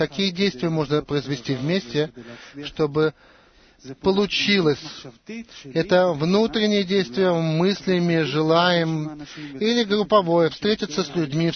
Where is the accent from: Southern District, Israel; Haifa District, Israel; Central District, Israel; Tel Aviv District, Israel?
Tel Aviv District, Israel; Tel Aviv; я из Тель-Авива.